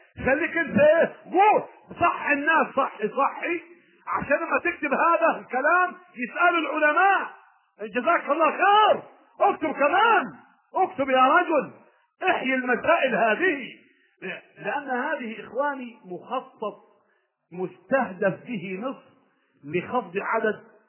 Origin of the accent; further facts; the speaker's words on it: Egypt; بس المشكلة عندنا في مصر الآن حقيقة انعكاسة او سميه عدم رشد اقتصادي وسفاهة.